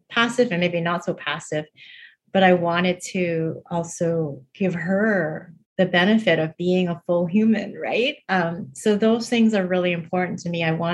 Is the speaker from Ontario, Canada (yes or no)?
yes; Scarborough, Ontario, Canada; I draw a lot from memory of my own childhood growing up in Scarborough.